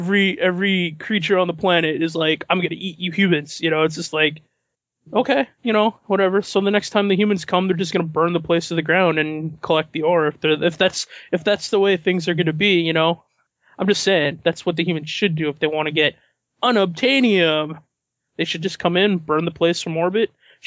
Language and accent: English; Canada; Because I'm a Canadian, so I got to get that a boot in there, eh?